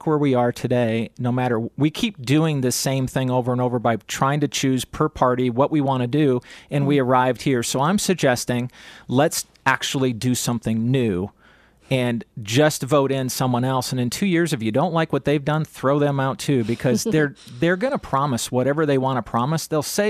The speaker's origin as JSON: {"language": "English", "town": "Pierre", "region": "South Dakota", "country": "United States", "tie": "born or raised there", "said": "I go back to Pierre. I'm in Rapid now. I'm from Pierre. I graduated there, and my family's flying in, so it's kind of a little homecoming. I still have family in Pierre. We've been in there since the 1800s."}